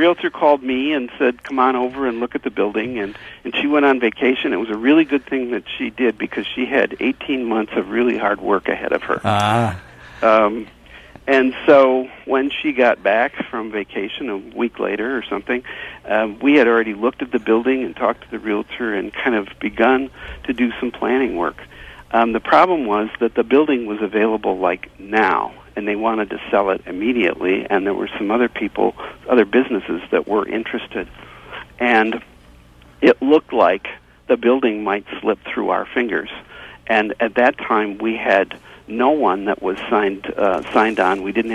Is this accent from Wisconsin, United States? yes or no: yes; Madison, Wisconsin, United States; I grew up in Crestwood on Madison's far west side